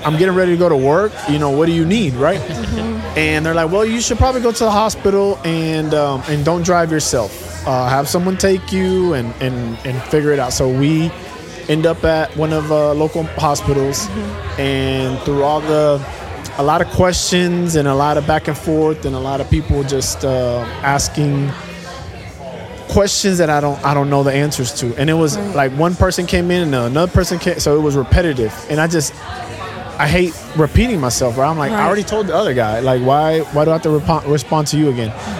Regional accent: Puerto Rico; now in Dallas-Fort Worth, United States; Originally from Puerto Rico.

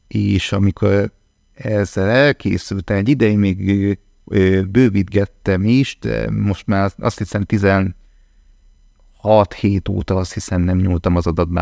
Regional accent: Viszák, Vas, Hungary; én ugye az őrségből származom, Viszákról, egy apró kis faluról, érdekességként meg lehet jegyezni, hogy a Szabadságszobornak a modellje is Viszákról származik, szóval Viszákról származtam el, hát ugye Viszák egy apró 200 fős falu

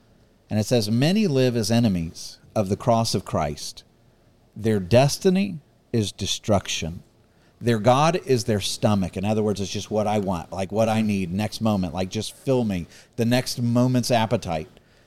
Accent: United States; I'm an American, proud American, love our history, love our Constitution.

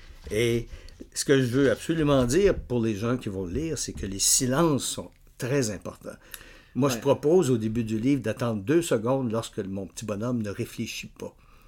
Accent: Sherbrooke, Quebec, Canada; also born or lived in Montreal / Thetford Mines; quand j'étais à Sherbrooke, je suis Montréalais de naissance, mais j'ai habité à Thetford Mines, jeune, quand j'étais mineur, évidemment. Et puis ensuite, vers 8 ans, à Sherbrooke

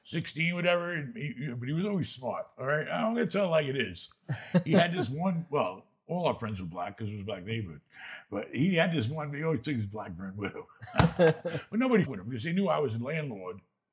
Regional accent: New York, United States; Similar story to me, because growing up in New York, I'd be dead by now.

